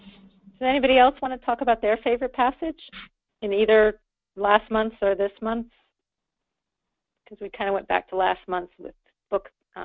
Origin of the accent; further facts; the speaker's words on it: Oregon, United States; moved away; I grew up in Oregon in like primordial forests, and so I just love nature, and I'm like starving here in the desert in Phoenix.